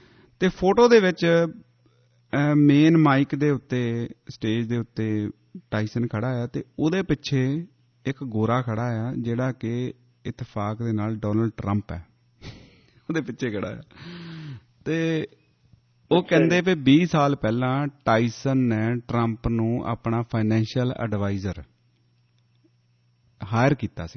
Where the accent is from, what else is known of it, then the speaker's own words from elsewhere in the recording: Punjab, India; ਅਸੀਂ ਪੰਜਾਬ ਤੋਂ ਆਏ ਹਾਂ